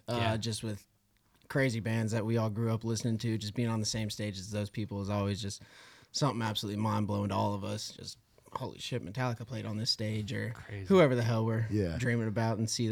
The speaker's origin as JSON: {"language": "English", "town": "Lubbock", "region": "Texas", "country": "United States", "tie": "born or raised there", "said": "I'm 23 years old, grew up, born and bred in Lubbock, Texas. Still haven't left the damn place."}